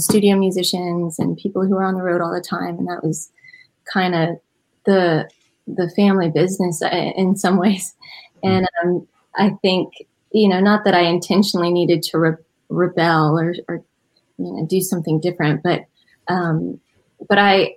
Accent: Nashville, Tennessee, United States; grew up in a musical family. My dad is a songwriter and a musician. … we grew up in Nashville.

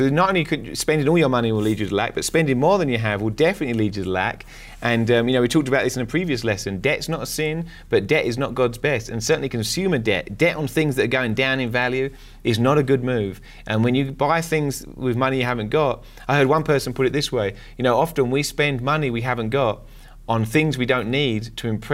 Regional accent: England, United Kingdom; England, we're from England. England is just as bad as America.

